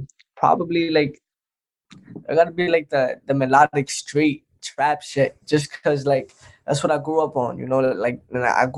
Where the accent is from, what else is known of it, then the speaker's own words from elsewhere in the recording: Brooklyn, New York, United States; I grew up in Crown Heights. So, I mean, right now where I grew up at, they're trying to gentrify it now and move in different people.